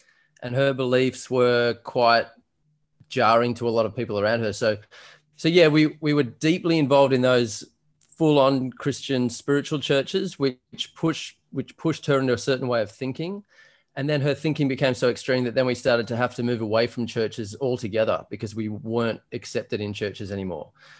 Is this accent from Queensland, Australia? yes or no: no; Blue Mountains, New South Wales, Australia; I grew up in the Blue Mountains of Sydney.